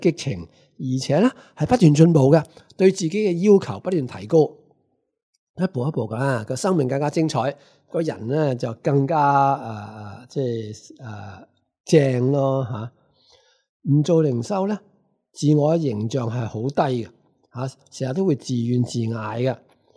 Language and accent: Cantonese; Hong Kong; 尤其是我哋香港人，梗系要讲着数先啦